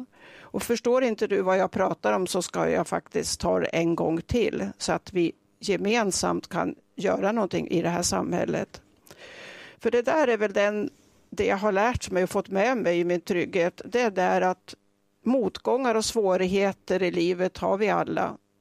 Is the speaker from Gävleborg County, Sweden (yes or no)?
yes; Trödje, Gävleborg County, Sweden; Jag växte upp i Trödje. Det var en liten by utanför Gävle. Var tryggt och bra.